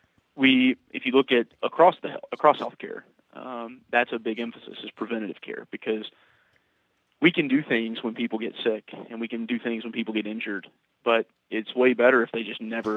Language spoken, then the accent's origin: English; Kentucky, United States; So I grew up in Western Kentucky. So I'm a transplant. We moved here 3 years ago, sort of in the middle of the pandemic.